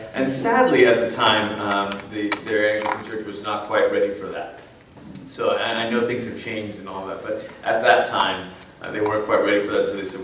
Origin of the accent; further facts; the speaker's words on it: Malaysia; I grew up in Malaysia. It's where I'm from.